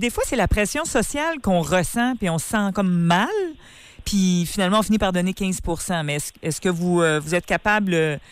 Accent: Quebec, Canada; ce sont des Français qui expliquent aux Français comment ça fonctionne chez nous au Québec

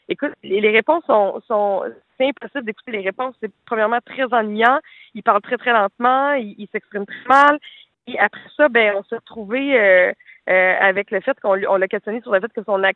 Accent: Quebec, Canada; Puis, je suis vraiment très, très fière, là, en tant que Québécoise, de voir qu'on a remporté un prix ce soir.

